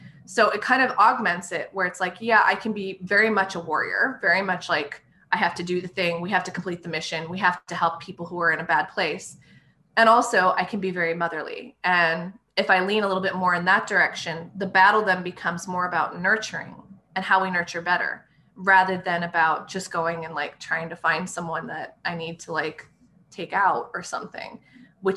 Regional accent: Wyoming, United States; I love that. I grew up in Wyoming.

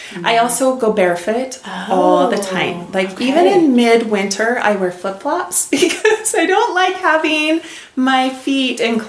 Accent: Idaho, United States; I grew up in Eastern Idaho, and I graduated as valedictorian of my high school class.

